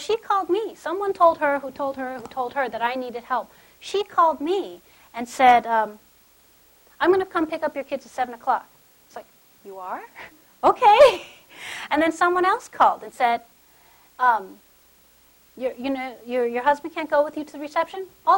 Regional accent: California, United States; I was born and raised in California. My parents are immigrants. I came here for graduate school in the philosophy department

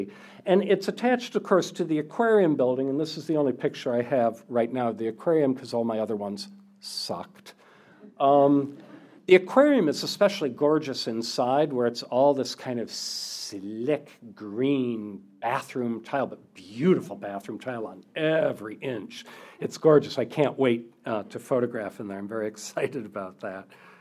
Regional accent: Michigan, United States; I grew up in Oakland County. I know what it feels like.

